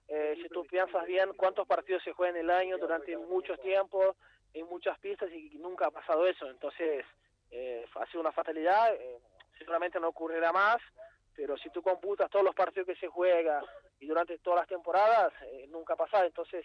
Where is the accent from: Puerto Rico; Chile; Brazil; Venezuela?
Brazil; Spanish is a second language; Más siendo brasileño, que no hay tanta cultura de pádel